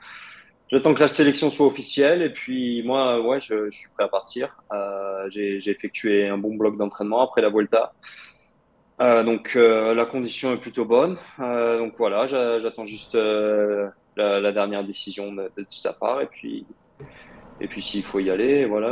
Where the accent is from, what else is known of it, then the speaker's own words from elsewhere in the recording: France; j'ai grandi en France, j'ai jamais vécu en Russie. Oui, mais on va dire mes racines sont russes, mes parents sont russes, mais pour moi, la maison, c'est en France.